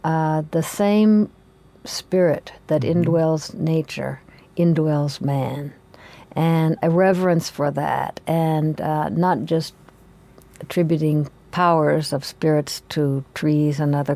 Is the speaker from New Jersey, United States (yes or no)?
no; Oklahoma, United States; I suppose so.